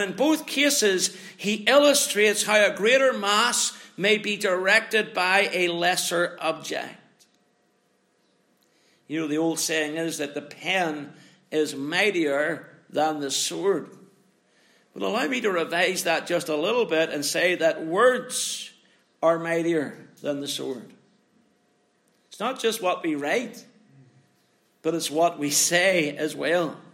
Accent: Northern Ireland, United Kingdom; I grew up in the Troubles in Northern Ireland. Those Troubles started when I was 7 years old, and they more or less finished in my mid-30s.

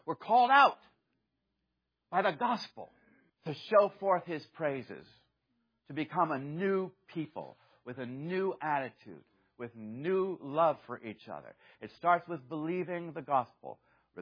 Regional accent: United States; Yes, I am an American citizen, but I am a citizen of heaven first.

